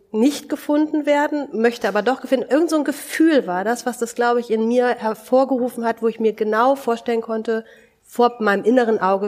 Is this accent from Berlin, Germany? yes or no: yes; Berlin, Germany; als Berlinerin kann man sich doch an die ein oder andere Brache erinnern